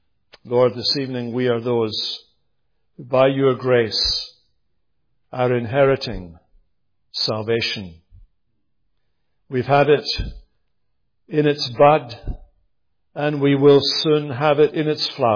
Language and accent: English; Scotland, United Kingdom; I'm from Scotland, and one of the great things about Scotland is, perhaps the greatest thing about Scotland is, that it's not England.